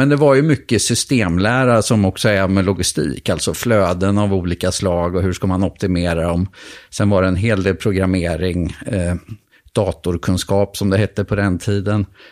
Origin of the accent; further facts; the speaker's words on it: Karlskoga, Örebro County, Sweden; Jag är uppväxt i Sverige i en stad som heter Karlskoga. Mm. Ligger mellan Örebro och Karlstad.